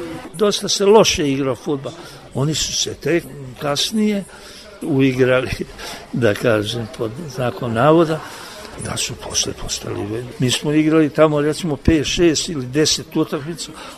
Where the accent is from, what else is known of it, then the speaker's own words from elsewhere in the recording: Serbia; Mi smo iz Srbije.